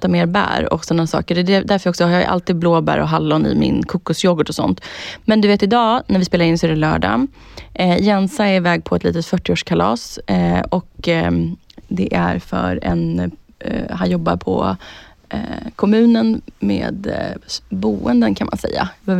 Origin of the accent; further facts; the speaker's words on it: Finland; men jag är ju finne.